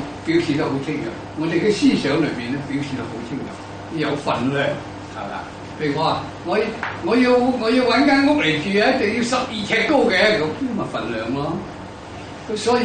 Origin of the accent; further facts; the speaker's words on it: China; 所以中文有陣時咧，我哋中國人實在就好愛國嘅